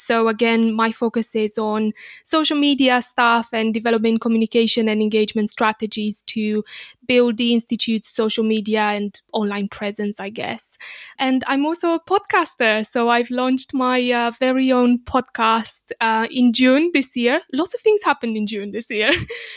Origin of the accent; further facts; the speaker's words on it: Romania; English is a second language; I'm originally from Romania, as you can tell from my accent and my surname as well.